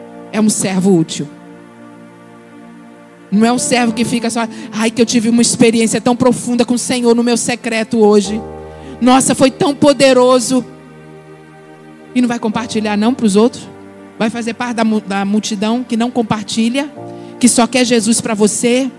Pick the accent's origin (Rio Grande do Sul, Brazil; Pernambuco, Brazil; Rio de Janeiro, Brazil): Rio de Janeiro, Brazil; um dia eu estava muito bem confortável lá na minha terra, lá no Rio de Janeiro, na minha casa própria, lá no Rio de Janeiro, com a minha família.